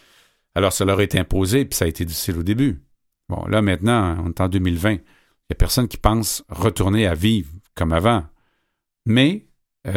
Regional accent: Sorel, Quebec, Canada; J'ai grandi à Sorel, où est-ce qu'on entendait les gens tirer aussi?

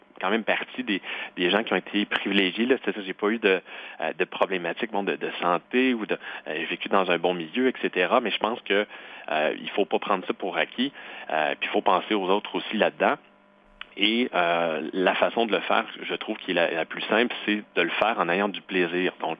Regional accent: Lac-Mégantic, Quebec, Canada; dans le coin de Lac-Mégantic, là où j'ai grandi.

